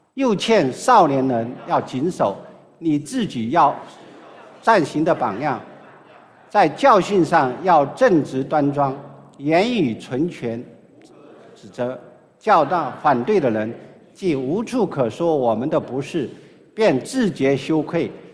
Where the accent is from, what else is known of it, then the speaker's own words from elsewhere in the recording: China; 亲爱弟兄姐妹，我们中国人都是什么爱儿女爱胜过爱什么爱丈夫啊